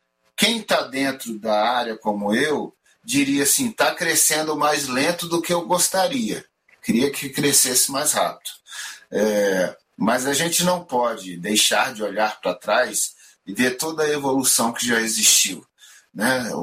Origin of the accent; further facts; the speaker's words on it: Brasília, Federal District, Brazil; also born or lived in Rio de Janeiro; a minha base é Brasília. Sou carioca de de nascimento, mas vim para Brasília quando ainda era menino, né? Meu pai veio ser juiz em Brasília e eu acabei vindo com ele, era criança ainda. E aí nunca mais deixamos Brasília